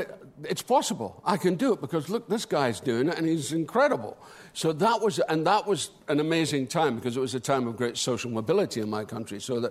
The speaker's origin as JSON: {"language": "English", "town": "Dundee", "region": "Scotland", "country": "United Kingdom", "tie": "born or raised there", "said": "This is in Dundee, my hometown."}